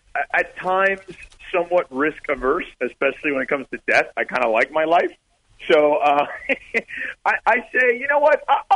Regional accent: Miami, Florida, United States; I grew up in Miami, so about 3.5 hours south of Orlando. So I've been there plenty of times.

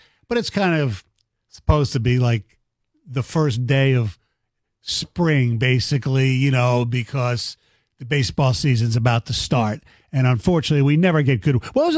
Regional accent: Philadelphia, Pennsylvania, United States; Look, growing up in Philly, my whole thing with the Detroit Lions was, well, I know I get to see them on Thanksgiving.

